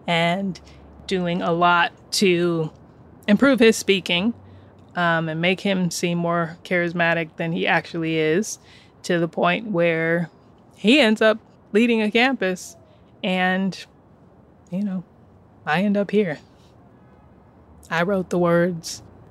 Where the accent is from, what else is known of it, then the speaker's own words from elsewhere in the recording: California, United States; born there; I like to say I was born in California, but born for New York.